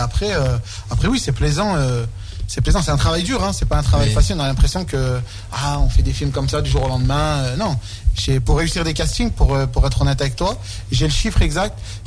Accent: Échirolles, Auvergne-Rhône-Alpes, France; moi je suis comédien, je viens d'Échirolles. J'ai toujours habité ici

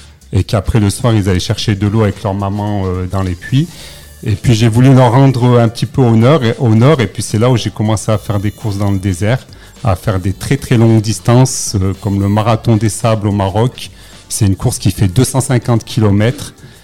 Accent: Échirolles, Auvergne-Rhône-Alpes, France; J'ai 45 ans. Je viens de la ville d'Échirolles. Mm-hmm. Donc, je suis un peu un sportif échirolois.

